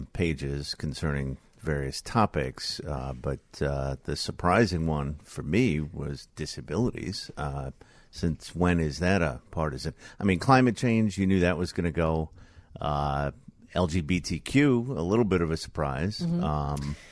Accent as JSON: {"language": "English", "region": "New York", "country": "United States", "tie": "born or raised there", "said": "I grew up in New York, so I think we knew we were toast if anything happened"}